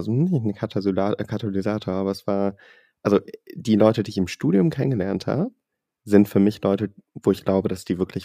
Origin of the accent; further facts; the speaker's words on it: Singapore; Also ich bin eher in Singapur aufgewachsen, habe da auch mein Abitur gemacht.